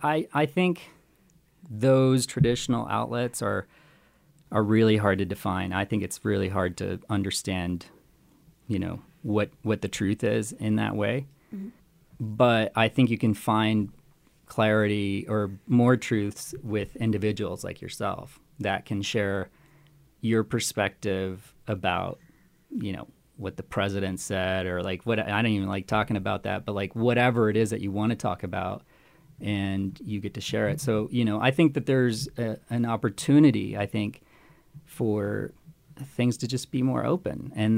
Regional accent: Costa Rica; if you go to a different country, like I'm from Costa Rica

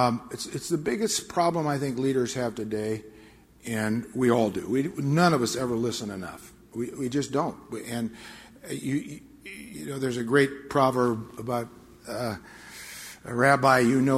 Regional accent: Nebraska, United States; I used to say, I'm from Nebraska. You know where that is. That's the center of the universe.

